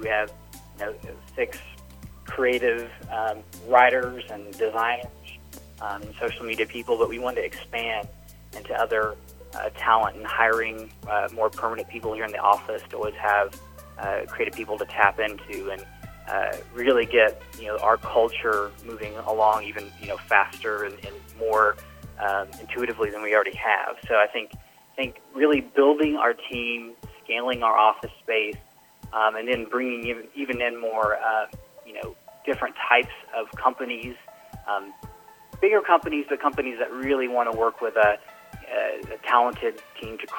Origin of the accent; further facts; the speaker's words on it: Indiana, United States; now in Atlanta, United States; you can go to a lot of different places where I grew up in Indiana and see murals there. Then even that transferred here to Atlanta.